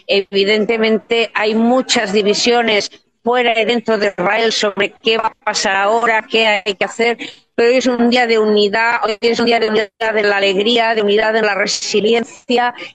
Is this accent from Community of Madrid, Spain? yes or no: no; Catalonia, Spain; especialmente a los catalanes de mi tierra